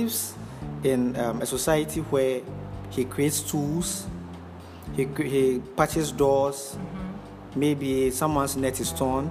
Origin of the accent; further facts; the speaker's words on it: Ghana; I'm a Ghanaian.